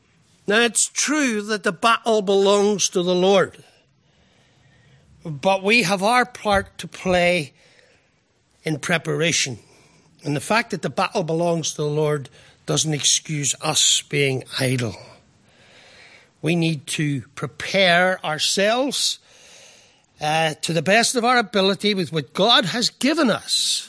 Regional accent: Northern Ireland, United Kingdom; accent: Irish; Many of us with Irish accents were selected to go back home

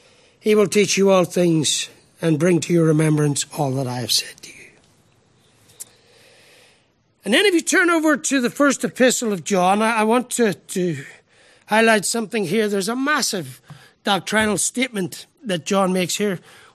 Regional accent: Ireland; Hey, I'm Irish.

